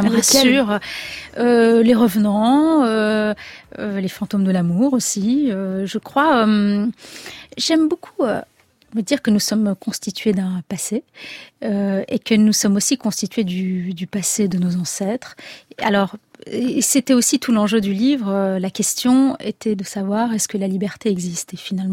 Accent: Algeria; Je viens d'Algérie.

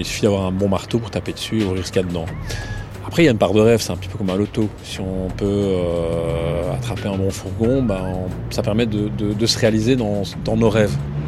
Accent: Belgium; En fait, donc moi je suis belge

